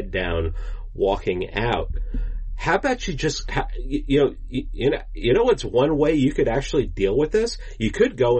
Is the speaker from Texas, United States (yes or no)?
no; New York City, New York, United States; I grew up in New York City.